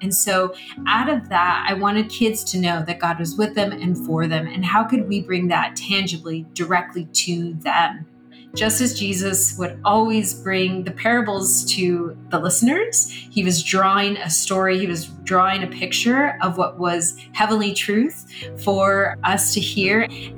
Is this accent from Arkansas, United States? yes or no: no; Tucson, Arizona, United States; also born or lived in Phoenix; now in New York, United States; I'm a kid far away from home here in New York. I was born and raised in Tucson and Phoenix, and I grew up in the church